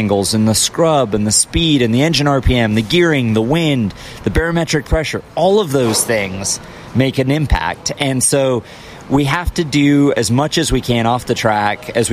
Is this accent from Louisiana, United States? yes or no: no; California, United States; now in Indiana, United States; I moved from Southern California coming up on 8 years ago, and it's a great place to live. Indiana is, and race, as you mentioned. Growing up in Southern California, though, I always went to the Grand Prix of Long Beach as a kid